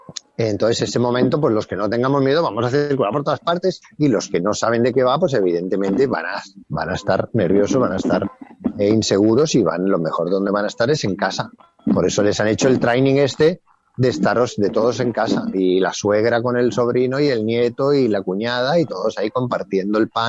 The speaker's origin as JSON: {"language": "Spanish", "country": "Spain", "said": "yo ahora me quedo en España que es donde mejor estoy, porque es mi tierra y es donde más me apetece estar"}